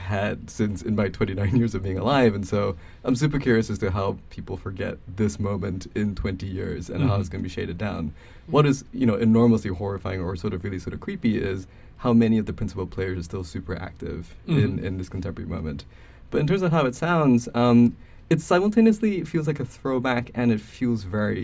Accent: Malaysia; moved away as an adult; I'm not American. I grew up in Malaysia until I was 18

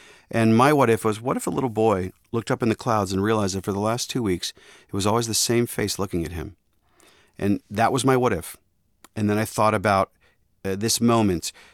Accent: Upper St. Clair, Pennsylvania, United States; When I was growing up in the South Hills, Upper St. Clair, I loved movies

